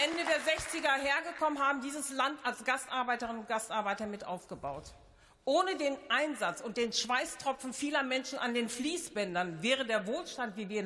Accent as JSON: {"language": "German", "town": "Paderborn", "region": "North Rhine-Westphalia", "country": "Germany", "tie": "born or raised there", "said": "ich bin gebürtig aus Paderborn, bin eine waschechte Ostwestfälin"}